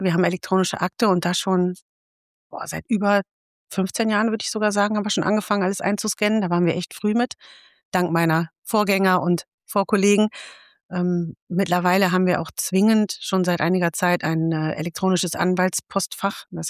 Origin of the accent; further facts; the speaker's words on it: Emmerich am Rhein, North Rhine-Westphalia, Germany; Und ich komme aus Emmerich am Rhein und fühle mich hier sehr wohl.